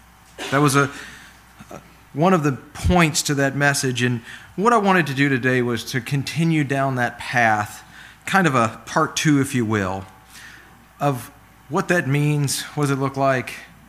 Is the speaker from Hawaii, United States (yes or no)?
no; Virginia, United States; So I grew up in Virginia, I'm one of seven kids.